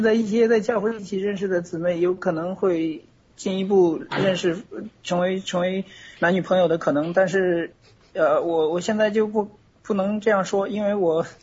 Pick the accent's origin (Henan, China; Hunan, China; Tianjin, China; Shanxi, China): Henan, China; 因为我的老家是在河南嘛。